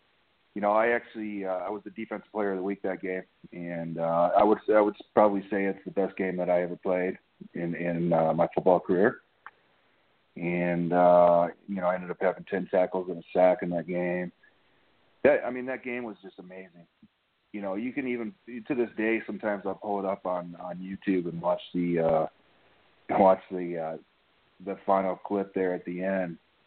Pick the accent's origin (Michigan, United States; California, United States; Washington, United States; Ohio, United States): Michigan, United States; Lapeer; I was an hour away from East Lansing, where I grew up there in Lapeer, and it's just football.